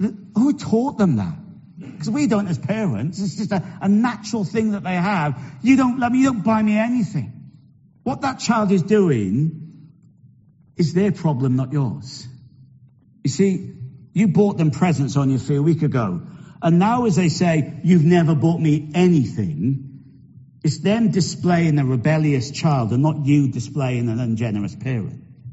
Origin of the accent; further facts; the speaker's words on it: Wales, United Kingdom; moved away as an adult; But being Welsh, even though I haven't lived in Wales since 2001, being Welsh is something who I am, is something who I will always be, and I'm very proud to be a Welshman.